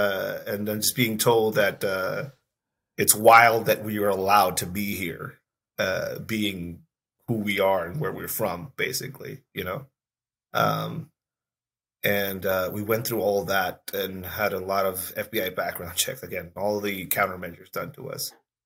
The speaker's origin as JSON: {"language": "English", "country": "Mexico", "said": "I'm a cop from Mexico."}